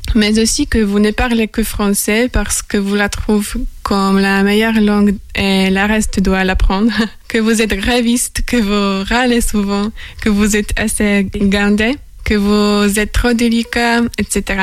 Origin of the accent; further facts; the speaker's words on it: Poland; French is a second language; now in Angers, France; Et ma ville natale se trouve au bord de la mer Baltique